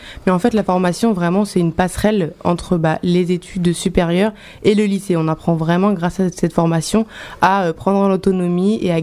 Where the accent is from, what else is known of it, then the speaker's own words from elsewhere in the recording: Orléans, Centre-Val de Loire, France; puisque je viens d'Orléans.